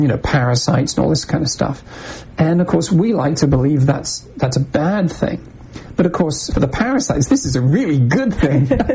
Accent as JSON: {"language": "English", "region": "England", "country": "United Kingdom", "tie": "born or raised there", "said": "growing up in England, as I did, you know, where there's this kind of drizzly stuff all the time"}